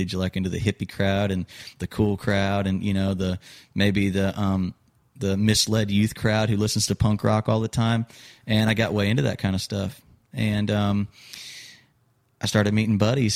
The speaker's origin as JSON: {"language": "English", "region": "Missouri", "country": "United States", "tie": "born or raised there", "said": "I was born and raised in Missouri, just above Arkansas, where you're from, yeah."}